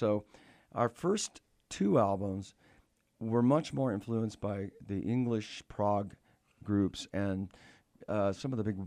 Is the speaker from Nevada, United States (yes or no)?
no; Los Angeles, California, United States; I was down in South Bay of Los Angeles. Sometimes when I say I'm from the South Bay, they think Northern California, but LA has a South Bay